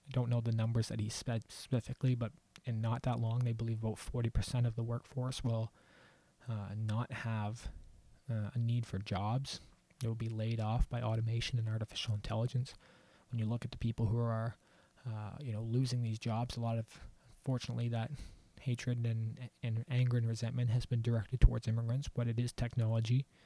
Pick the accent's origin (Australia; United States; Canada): Canada; I don't know if I can donate as a Canadian